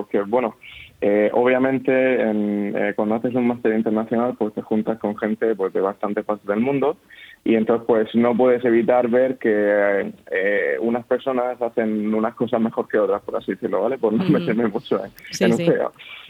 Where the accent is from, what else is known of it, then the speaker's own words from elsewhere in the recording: Spain; sí, somos 4 españoles